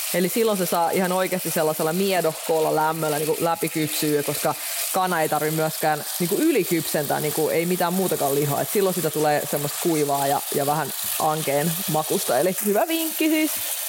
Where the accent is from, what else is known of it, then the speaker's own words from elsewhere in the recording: Russia; Mä oon venäläinen.